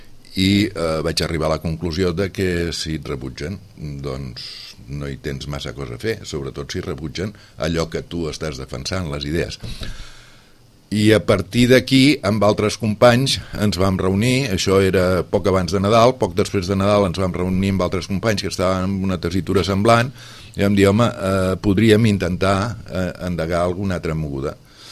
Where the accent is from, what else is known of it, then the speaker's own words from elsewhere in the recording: Catalonia, Spain; born there; Jo he nascut a Catalunya, em sento català, he parlat en català, he pensat en català, he somiat en català, he estimat en català. Em sento amb una relació profunda amb el país.